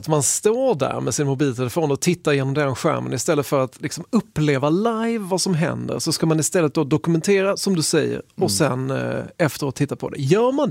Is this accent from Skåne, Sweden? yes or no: yes; Skåne, Sweden; Och jag blir ju extra stolt som skåning själv att hon är därifrån.